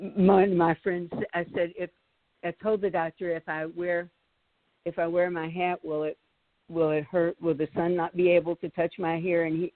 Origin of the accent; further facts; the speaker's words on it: Seminole, Texas, United States; And the irony is that I grew up in Seminole, Texas, too. I don't know if you know that, Cyrus, but...